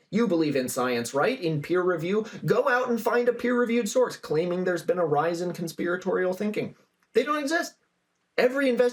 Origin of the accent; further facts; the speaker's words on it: Oregon, United States; this was just a car that I saw years ago in my hometown in Oregon